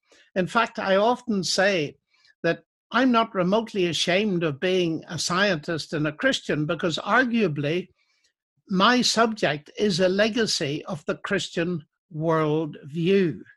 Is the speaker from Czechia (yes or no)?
no; Ireland; And you'll forgive me as an Irishman, quoting our only Irish Nobel Prize winner for physics, E.T.S. Walton